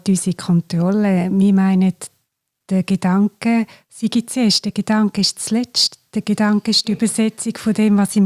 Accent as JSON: {"language": "German", "region": "Glarus", "country": "Switzerland", "said": "ich komme aus dem Glarnerland."}